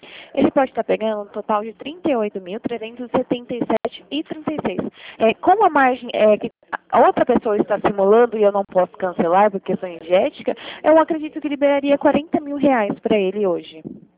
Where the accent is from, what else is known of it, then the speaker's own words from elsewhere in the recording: Bragança Paulista, São Paulo, Brazil; Sou de Bragança Paulista.